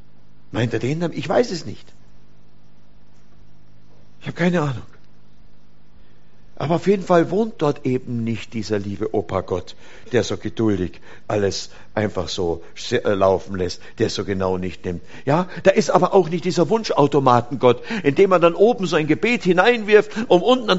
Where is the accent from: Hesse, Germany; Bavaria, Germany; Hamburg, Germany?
Bavaria, Germany; Oberammergau; ich komme ja nur aus dem Herrgott-Schnitzerdorf Oberammergau, da bin ich geboren und aufgewachsen. Da ist in fast jedem zweiten Haus ist ein Schnitzerladen.